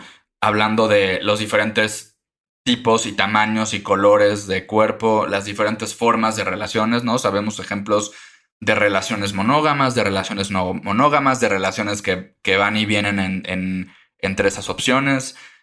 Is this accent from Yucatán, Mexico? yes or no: yes; Mérida, Yucatán, Mexico; Te mencionaba hace un momento que yo crecí en Mérida, ¿no?